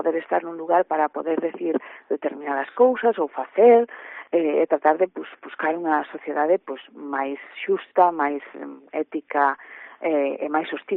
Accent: A Pontenova, Galicia, Spain; Eu son da Aponte-Nova, como ben se indicou, entón, nese momento, pois, foi un pouco duro, non?

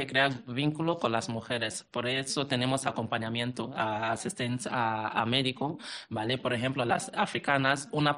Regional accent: Nigeria; Sí, y mi país, en Nigeria, habla inglés

